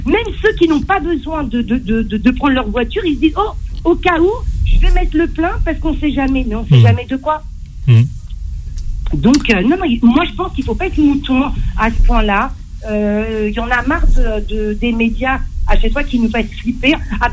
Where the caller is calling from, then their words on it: Pantin, Île-de-France, France; de Pantin.